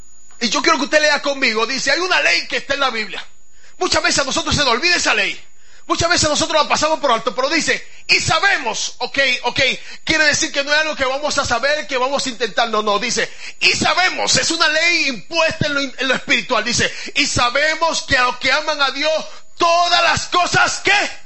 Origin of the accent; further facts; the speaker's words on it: Santo Domingo, Dominican Republic; ¿Se imagina usted que yo vengo de Santo Domingo